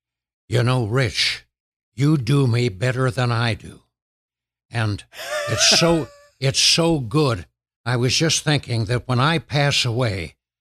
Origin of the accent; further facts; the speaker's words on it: Canada; now in United States; Which, you know, was my start in the U.S. because I'm a Canadian, and that was the first show I did.